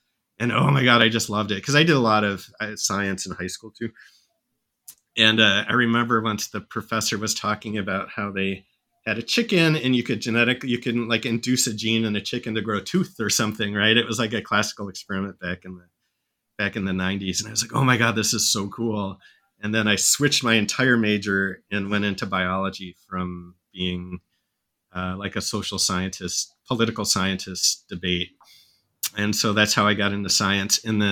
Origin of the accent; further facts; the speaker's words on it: Michigan, United States; I grew up in the suburbs of Detroit. So like if Detroit's like 8 Mile, like you see in the movie, I grew up in 24 Mile.